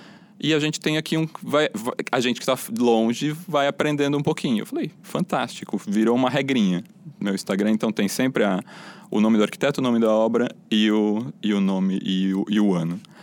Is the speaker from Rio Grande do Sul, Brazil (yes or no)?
no; Itu, São Paulo, Brazil; also born or lived in Campinas; Eu estudei em Campinas, no começo da faculdade em Campinas, e a minha infância foi em Itu, no interior de São Paulo. Só vim para São Paulo para nascer.